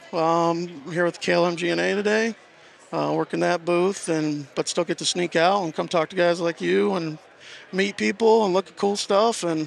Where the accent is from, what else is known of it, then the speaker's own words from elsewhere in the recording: Michigan, United States; I'm from Michigan, Southeast Michigan specifically.